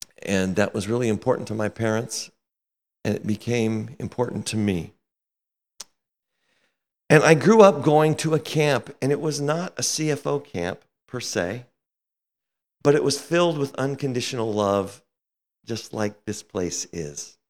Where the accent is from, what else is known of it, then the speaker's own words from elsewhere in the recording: Iowa, United States; also born or lived in Kansas; I was born in Kansas. We moved to Northwest Iowa.